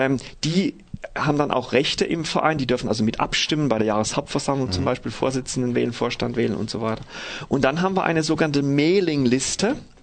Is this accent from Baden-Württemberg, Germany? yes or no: yes; Offenburg, Baden-Württemberg, Germany; ich komme aus Offenburg